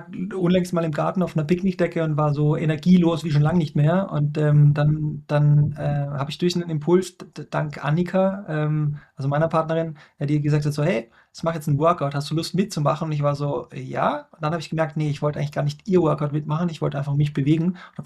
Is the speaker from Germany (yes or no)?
no; Vienna, Austria; ich komme aus Wien. Das ist so die Stadt der Raunzer und Jammerer, würde man im deutschsprachigen Raum sagen.